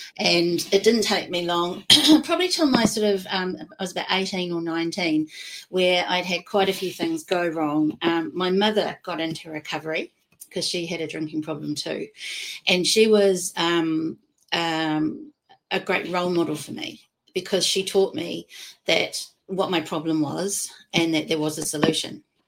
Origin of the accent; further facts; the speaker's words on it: Australia; It was just part of the culture of growing up in Australia in the 1970s.